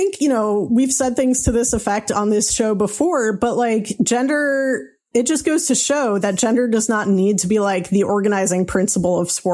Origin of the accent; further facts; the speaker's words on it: Astoria, New York, United States; my hometown Astoria bookshop here in Queens.